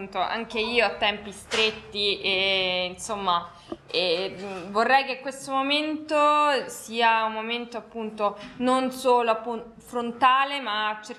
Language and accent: Italian; Rome, Lazio, Italy; io come vi ho detto inizialmente sono di Roma e sono dottoranda al Gran Sasso Science Institute